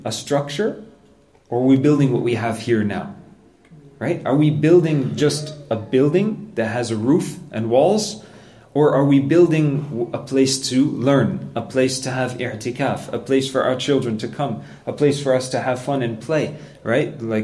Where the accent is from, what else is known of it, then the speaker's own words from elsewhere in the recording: Montreal, Quebec, Canada; But I remember growing up in Montreal